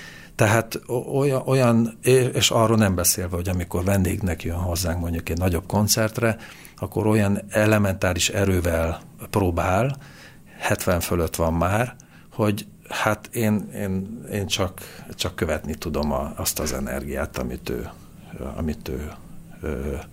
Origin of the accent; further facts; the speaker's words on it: Transylvania, Romania; Van. Én is székely vagyok egyébként.